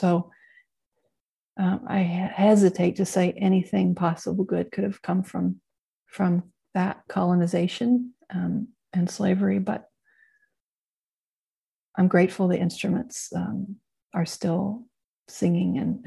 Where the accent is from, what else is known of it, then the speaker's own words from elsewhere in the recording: the South, United States; I'm from the United States South, where the terrible racist and slavery practices happened.